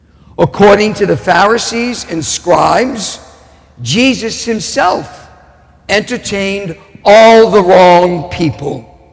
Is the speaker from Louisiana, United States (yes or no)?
yes; Metairie, Louisiana, United States; Growing up in Old Metairie, I went to the Grand and Arion theaters on Metairie Road.